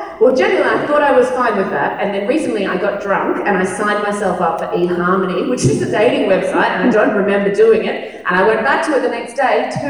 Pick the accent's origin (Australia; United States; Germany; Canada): Australia; I know that I will always love being Australian